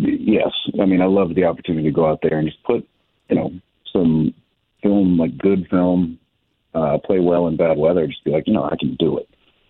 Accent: Wisconsin, United States; also born or lived in Minnesota; But personally, I grew up in Wisconsin, played my college ball in Minnesota, all outdoors.

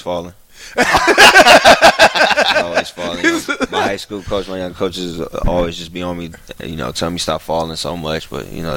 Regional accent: Cleveland, Ohio, United States; also born or lived in Youngstown; Because I grew up in Ohio. Cleveland, Youngstown, where everybody cheered for LeBron.

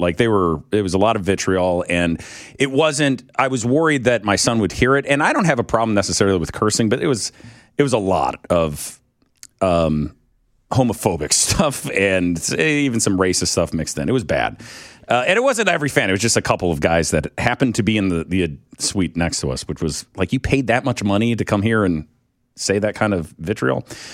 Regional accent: St. Louis, Missouri, United States; I mean, I'm from St. Louis.

